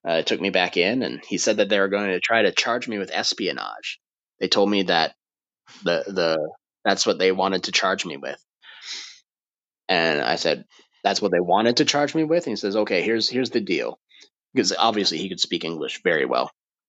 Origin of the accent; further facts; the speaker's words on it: United States; So I think once they figured out like who I was and that I was an American graduate student